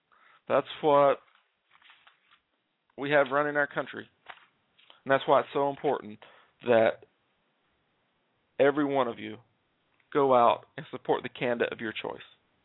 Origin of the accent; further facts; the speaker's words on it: the South, United States; now in Atlanta, United States; I live in Atlanta, Georgia. I'm from the South.